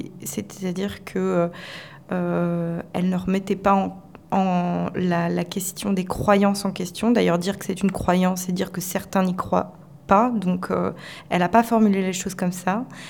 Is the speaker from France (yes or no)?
yes; Hauts-de-France, France; comme je viens du Nord